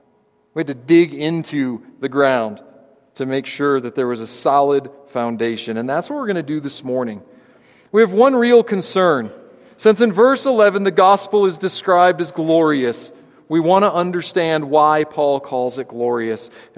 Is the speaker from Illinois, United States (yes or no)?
yes; Illinois, United States; I'm from the Midwest, I'm from Illinois